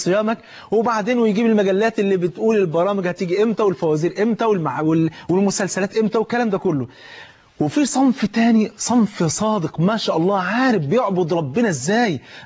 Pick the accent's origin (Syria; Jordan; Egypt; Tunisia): Egypt; وانت عارف عندنا في مصر الفول فرض عين يعني